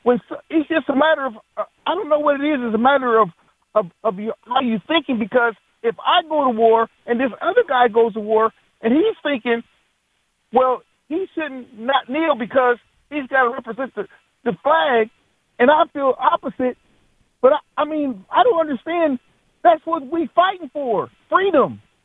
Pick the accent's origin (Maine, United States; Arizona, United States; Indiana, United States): Indiana, United States; Lafayette; Well, listen, JR, I'm actually from Lafayette, Indiana, and Drew Brees, you know, he played football at Purdue University, yes. And that's in West Lafayette.